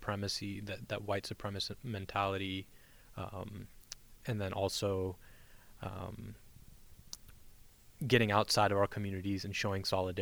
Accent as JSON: {"language": "English", "town": "Decatur", "region": "Georgia", "country": "United States", "tie": "born or raised there", "said": "I grew up in the South, in Decatur, Georgia, in a suburb of Atlanta, Georgia."}